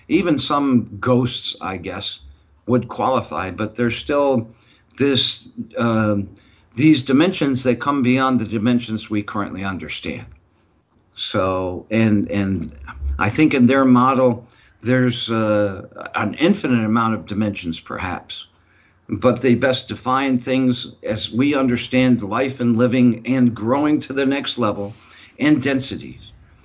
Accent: England, United Kingdom; sometimes as an English guy, you know, I kind of get a kick out

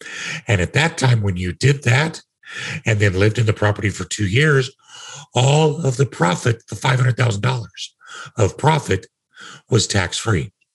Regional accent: Kansas, United States; Now, mind you, I'm from Kansas and my wife is from Minnesota and we were living in Denver.

